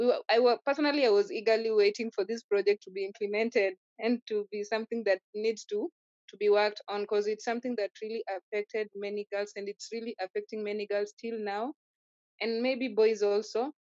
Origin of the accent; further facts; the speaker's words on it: Kibra, Nairobi, Kenya; been born and raised in Kibra for 25 years now, and I'm still living in Kibra.